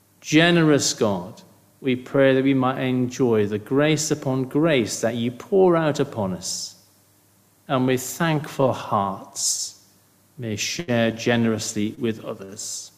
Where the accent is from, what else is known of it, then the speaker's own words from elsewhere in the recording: United Kingdom; And, you know, being British, we try to be polite.